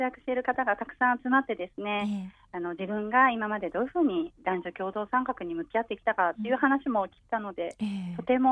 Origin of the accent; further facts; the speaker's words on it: Kanto, Japan; 自分は関東から来たので